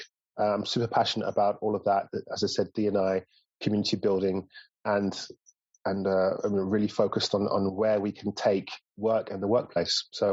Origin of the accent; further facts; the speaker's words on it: London, United Kingdom; now in Hamburg, Germany; I'm from London, but I'm based in Hamburg, Germany.